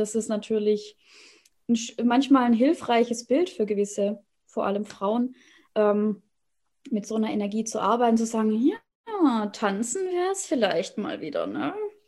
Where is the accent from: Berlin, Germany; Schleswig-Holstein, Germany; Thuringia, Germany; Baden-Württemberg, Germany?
Baden-Württemberg, Germany; ich komme aus dem Schwabenland, aus einem kleinen Ort, wo es schon losgeht mit, was sollen denn bloß die anderen denken und Kind passt bloß auf, ne? Ungefähr so bin ich aufgewachsen.